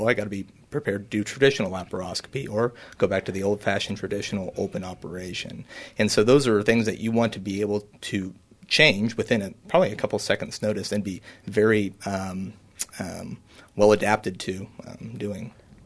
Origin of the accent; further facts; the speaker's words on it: Hoisington, Kansas, United States; I know that growing up in Hoisington, it's just it's home. I feel so good. I feel so comfortable here.